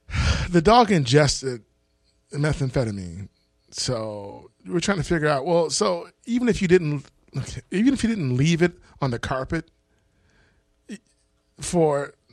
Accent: Michigan, United States; I know that because I'm from Michigan, and we have Muskegon, Michigan

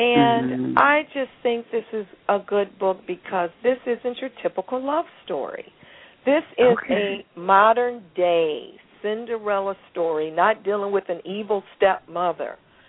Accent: St. Louis, Missouri, United States; then I'll continue on to St. Louis, my hometown, Baltimore by the end of April.

